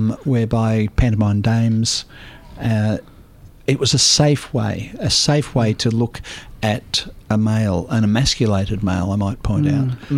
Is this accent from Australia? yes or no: yes; Australia; being an Australian transsexual drag queen in New York